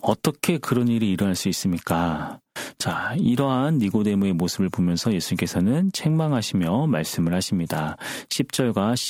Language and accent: Korean; South Korea; born there; 저는 남조선에서 태어났기 때문에 당연히 국적이 남조선 사람으로 되어 있습니다.